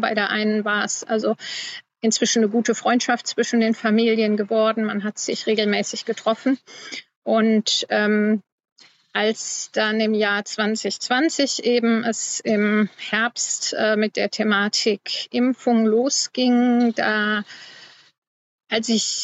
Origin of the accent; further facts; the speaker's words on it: Stolberg, North Rhine-Westphalia, Germany; Ich komme aus der Stadt Stolberg, wo die Firma Grünenthal ihren Sitz hat und die ja damals Contergan hergestellt hat.